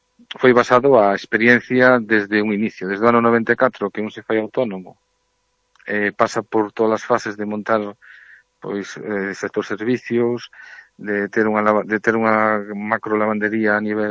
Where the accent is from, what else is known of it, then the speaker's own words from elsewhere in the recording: Vilalba, Galicia, Spain; also born or lived in A Coruña; now in Ancares, Spain; marchei de Vilalba hacia Coruña, de Coruña marchei ahora para os Ancares e tal, pois un ten que buscar o seu sitio